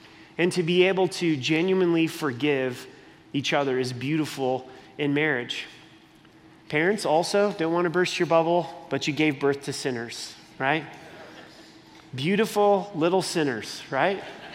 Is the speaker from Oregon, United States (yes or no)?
yes; Oregon, United States; I'm from the Promised Land. I don't know if you realize that. It's Oregon. That's where I'm from, right? They give out flannels like they're going out of style out there, right? But that's a part of who I am.